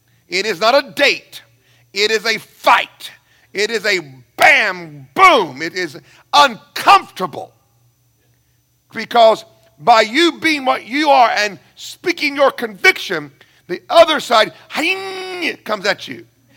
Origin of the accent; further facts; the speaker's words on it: United States; And I come from a good country. It's not perfect, but it's a good country. I like it. I love being an American.